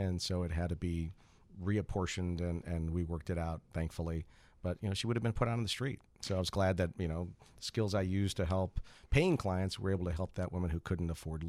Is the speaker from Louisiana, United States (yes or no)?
no; Chicago, Illinois, United States; also born or lived in Oak Lawn; I grew up in Roseland. I was actually born in Oak Lawn, Illinois, at Christ Hospital, but I grew up in Roseland.